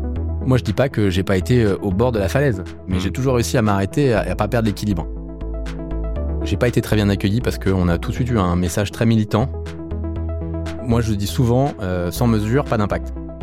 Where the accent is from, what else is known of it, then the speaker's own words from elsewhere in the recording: Boulogne, France; si tu me demandes d'où je viens, je te dirais je suis breton, mais j'ai grandi à Boulogne.